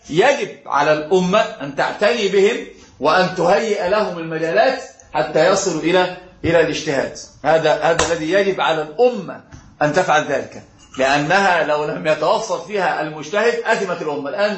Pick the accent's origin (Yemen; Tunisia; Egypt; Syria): Egypt; ولأن طبعا أنا أقول أنا مصري